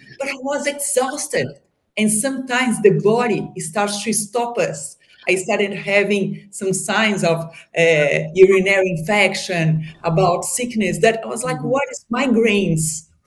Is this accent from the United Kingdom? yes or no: no; Brazil; now in Miami, United States; So I'm from Brazil, and even though I live in Miami nowadays, I live in the same city as Megan and Javier.